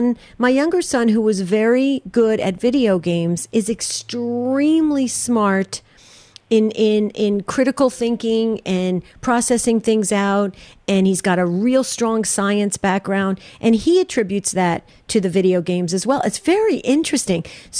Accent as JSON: {"language": "English", "region": "New Jersey", "country": "United States", "said": "Listen, I'm from New Jersey. It's Galaga."}